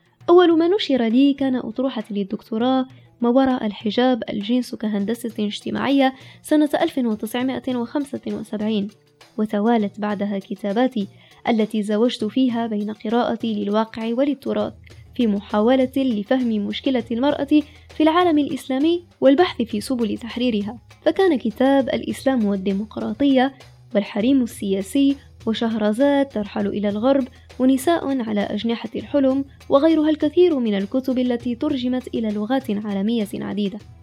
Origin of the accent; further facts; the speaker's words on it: Fez, Fez-Meknes, Morocco; عشت طفولتي في مدينة فاس في شارع يوجد قبالة جامع القرويين